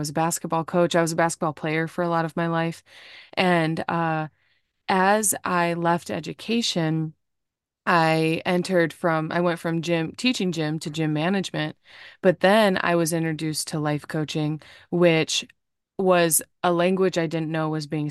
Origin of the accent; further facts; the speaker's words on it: Indiana, United States; moved away as an adult; also born or lived in California; I'm from Indiana, just outside of Chicago. And I moved to California in 2017, and here we are in real time in 2024.